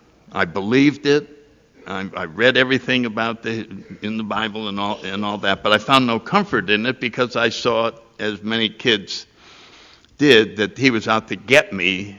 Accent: New Haven, Connecticut, United States; And I grew up in New Haven. I went to a little prep school outside, and it fed right into Yale University.

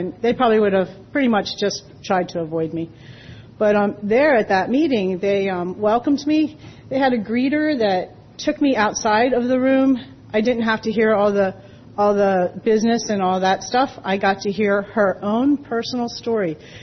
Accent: Pittsburgh, Pennsylvania, United States; I'm from Pittsburgh, Pennsylvania.

